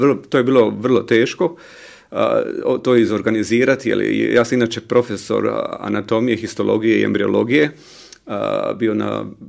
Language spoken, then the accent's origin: Croatian; Split, Split-Dalmatia County, Croatia; ja sam inače iz Splita, ja sam Splićan, rođeni Splićanin.